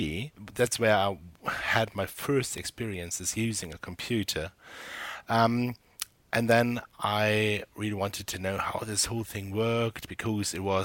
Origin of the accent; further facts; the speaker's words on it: Germany; originally I come from Germany, so I started my whole journey there with a computer